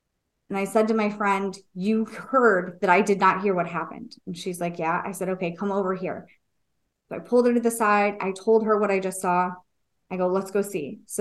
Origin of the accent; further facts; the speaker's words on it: San Diego, California, United States; And so I grew up in San Diego. So we partied outside.